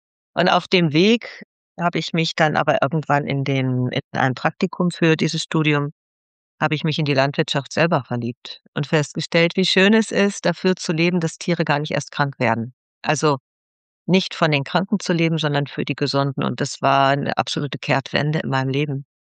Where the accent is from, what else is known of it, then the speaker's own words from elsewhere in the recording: Unna, North Rhine-Westphalia, Germany; ich bin in Unna aufgewachsen